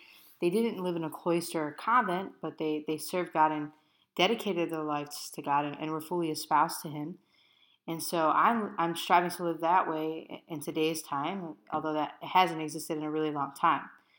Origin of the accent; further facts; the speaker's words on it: Hiram, Ohio, United States; I'm from Hiram, Ohio. I live and I work and have my ministry at an assisted living, and I love it.